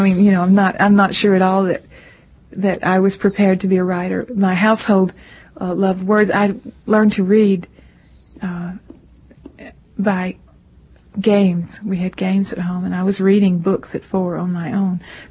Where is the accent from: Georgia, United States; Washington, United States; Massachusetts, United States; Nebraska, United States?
Georgia, United States; also born or lived in Brunswick, Georgia; No, I've lived all over Georgia.